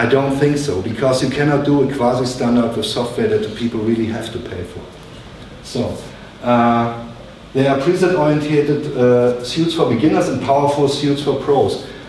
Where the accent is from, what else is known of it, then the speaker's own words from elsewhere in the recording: Berlin, Germany; English is a second language; I'm from Berlin